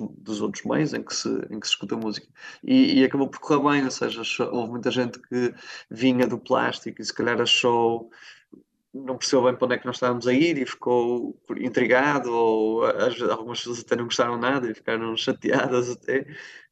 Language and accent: Portuguese; Barcelos, North, Portugal; now in Porto, Portugal; não estão em casa nem no Porto, como estou, nem em Barcelos, de onde eu sou, na verdade